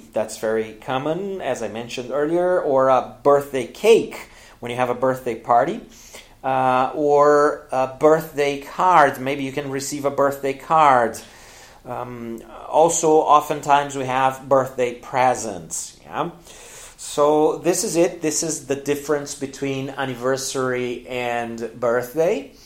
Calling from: Porto Alegre, Rio Grande do Sul, Brazil

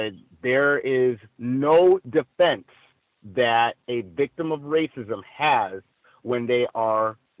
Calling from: Chino Hills, California, United States; I am calling from Chino Hills here in California.

